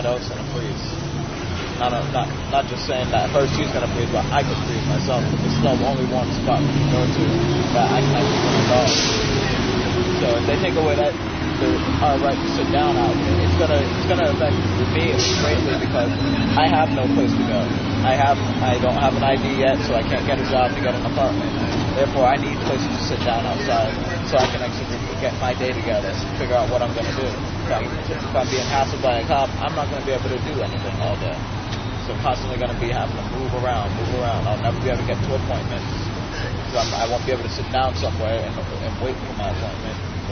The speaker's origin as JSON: {"language": "English", "region": "Rhode Island", "country": "United States", "lives_now": "California, United States", "said": "I'm from Rhode Island. I've been on the streets about almost 7 years."}